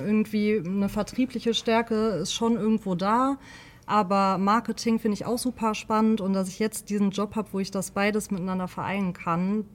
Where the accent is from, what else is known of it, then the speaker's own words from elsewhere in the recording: Wuppertal, North Rhine-Westphalia, Germany; diese lokale Nähe zu meiner Heimatstadt Wuppertal, möchte ich auch irgendwie zeigen